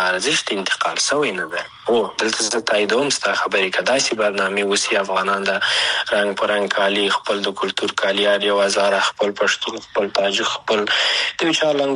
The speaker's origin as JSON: {"language": "Pashto", "country": "Afghanistan", "said": "لکه زه افغان یم د افغانستان سره مینه ونه لرم"}